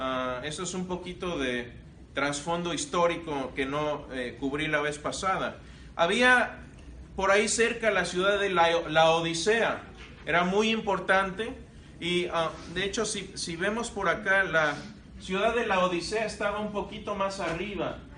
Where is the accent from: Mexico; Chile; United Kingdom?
Mexico; Querétaro; Ahí en donde yo crecí, en Querétaro, hay un lugar que se llama Tequisquiapan.